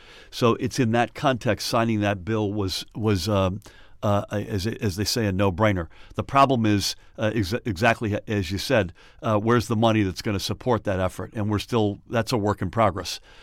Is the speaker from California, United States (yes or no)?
no; Middletown, New Jersey, United States; Middletown, of course, as you know, is my hometown